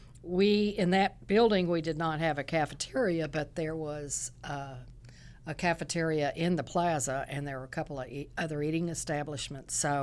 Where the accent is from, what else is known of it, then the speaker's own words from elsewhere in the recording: Lexington, Kentucky, United States; We moved to Lexington, Kentucky. And I grew up in Catholic schools, went to Lexington Catholic High School